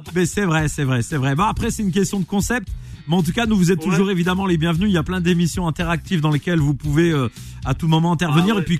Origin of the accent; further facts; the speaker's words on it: Grenoble, Auvergne-Rhône-Alpes, France; also born or lived in Constantine, Algeria; Je suis de Grenoble